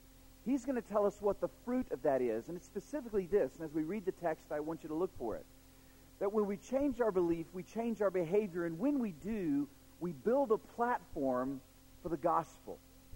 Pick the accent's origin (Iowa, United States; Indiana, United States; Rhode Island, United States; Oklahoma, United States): Oklahoma, United States; I'm from Oklahoma.